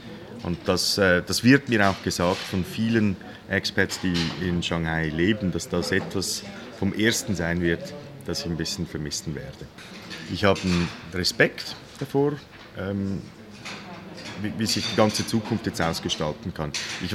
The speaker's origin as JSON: {"language": "German", "country": "Switzerland", "moved": "yes", "said": "fühle ich mich eigentlich als Schweizer auch aufgehoben."}